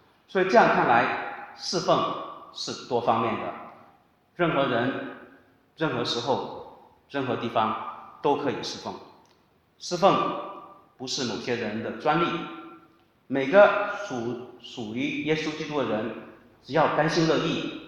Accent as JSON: {"language": "Chinese", "country": "China", "tie": "born or raised there", "said": "小时候在中国生活的时候"}